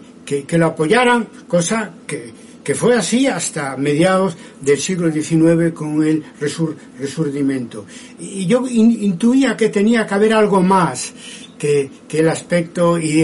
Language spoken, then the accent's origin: Spanish; Galicia, Spain; Yo, como sabéis, soy gallego de nación y desde muy joven